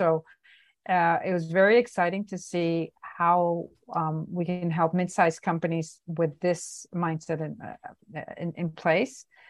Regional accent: Venezuela; the company that I was working for left the country. I was in my hometown in Venezuela.

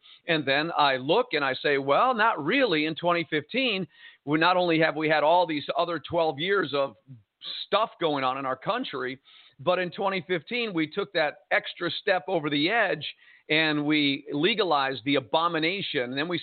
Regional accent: Jersey City, New Jersey, United States; And being born and raised in Jersey City, I took my plane and flew it out of Newark. And I flew over Jersey City

